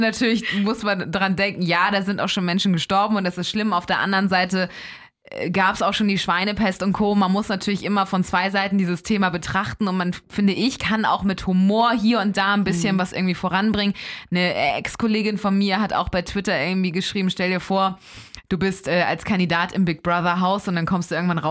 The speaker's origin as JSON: {"language": "German", "town": "Elmshorn", "region": "Schleswig-Holstein", "country": "Germany", "said": "Bei uns in Elmshorn, da wo ich herkomme, sind zum Teil auch wirklich die Regale schon leer."}